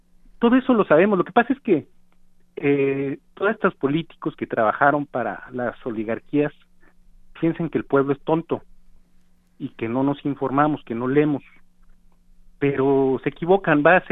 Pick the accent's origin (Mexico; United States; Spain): Mexico; Mexico City; Todos los que somos de la Ciudad de México, yo ya lo hice electrónicamente